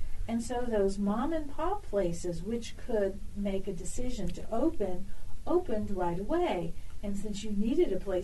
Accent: New Orleans, Louisiana, United States; I grew up in Lakeview.

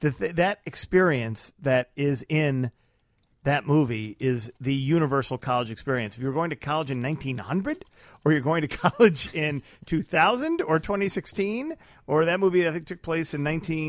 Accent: Chicago, Illinois, United States; I think as a Chicagoan, you're required to see the Blues Brothers.

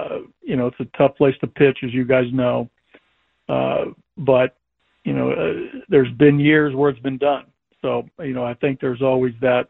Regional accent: Washington, United States; I coached Little League, you know, in my hometown up in Washington State.

